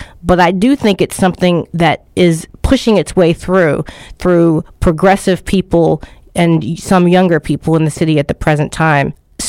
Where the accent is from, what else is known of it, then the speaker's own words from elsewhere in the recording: Baltimore, Maryland, United States; I grew up in Baltimore, I grew up in Ashburton, a relatively black middle class neighborhood.